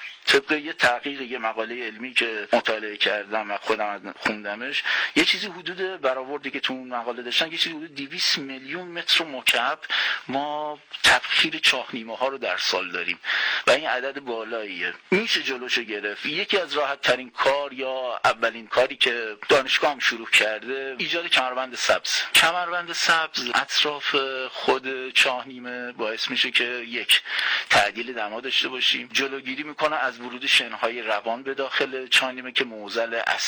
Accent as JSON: {"language": "Persian", "town": "Lahijan", "region": "Gilan", "country": "Iran", "tie": "born there", "lives_now": "Sistan, Iran", "said": "من 25 سال توی منطقه سیستان زندگی میکنم. خودم سیستانی میدونم ولی متولد استان گیلان، شهرستان لاهیجانم."}